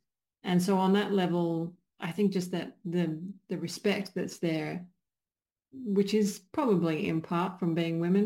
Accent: Western Australia, Australia; whilst I am West Australian, I don't particularly think of it as a West Australian story.

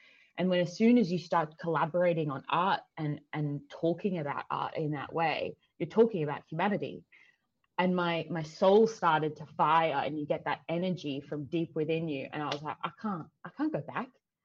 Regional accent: Sydney, New South Wales, Australia; I grew up in Sydney.

